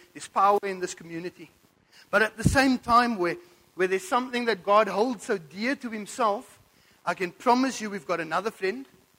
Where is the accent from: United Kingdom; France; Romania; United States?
United Kingdom; England; And if I get it wrong, bear with me. I'm English.